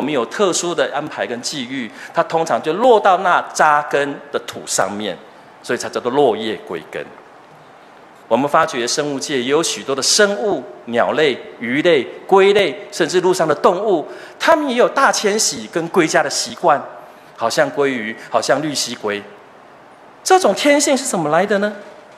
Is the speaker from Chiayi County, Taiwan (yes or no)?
no; Chiayi, Chiayi City, Taiwan; 我是从嘉义市来的。如果我到国外去，我当然不会讲嘉义市，因为人家根本不知道嘉义在哪里。我会说我是从台湾来的